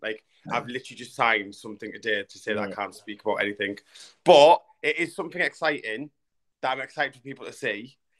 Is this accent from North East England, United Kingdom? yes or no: yes; Darlington, North East England, United Kingdom; I'm 31. I'm from Darlington.